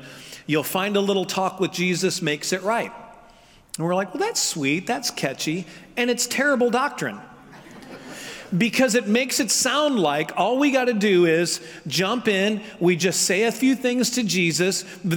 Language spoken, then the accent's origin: English; St. Louis, Missouri, United States; I grew up in Missouri, and Missouri shares a lot in common with the South. I grew up in St. Louis, which is very metropolitan